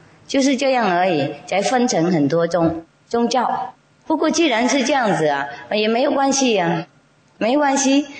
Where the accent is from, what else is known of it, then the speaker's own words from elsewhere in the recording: Vietnam; 然后我们越南人也是这样子，把它露右手出来